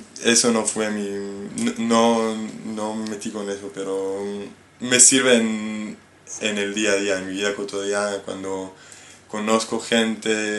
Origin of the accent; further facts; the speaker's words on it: Southern District, Israel; Spanish is a second language; Sí, yo vivía en Tel Aviv. De origen soy del sur de Israel, pero los últimos 5 años vivía en Tel Aviv.